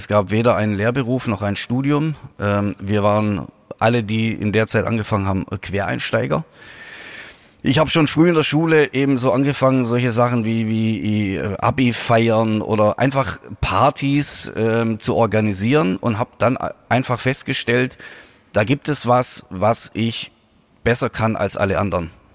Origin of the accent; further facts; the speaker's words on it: Reutlingen, Baden-Württemberg, Germany; oder ich komme eigentlich aus Reutlingen, das ist ungefähr 40, 45 Kilometer südlich.